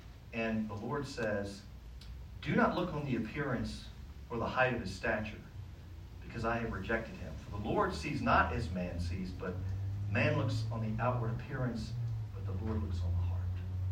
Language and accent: English; Virginia, United States; I remember being a little boy and growing up in Virginia